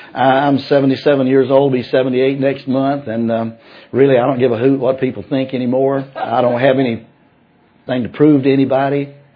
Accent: Scotland, United Kingdom; because I'm a Scotsman

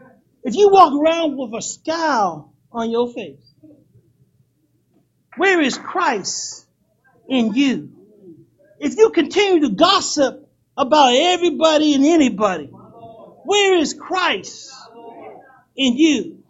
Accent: Pennsylvania, United States; now in Virginia, United States; I'm from Pennsylvania, and we have a way. We know how to drive. I'm just going to say, we know how to drive. But I come to find out when me and my wife migrated to Virginia

